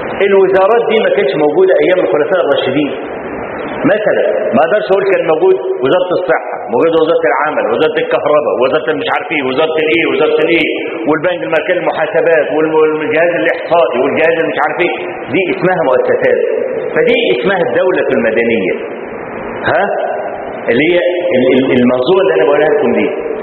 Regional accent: Egypt; عندنا في مصر،

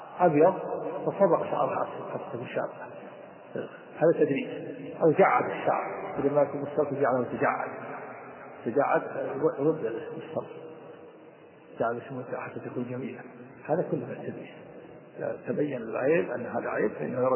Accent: Mecca, Makkah Province, Saudi Arabia; الخادمة اللي عندنا في مكة

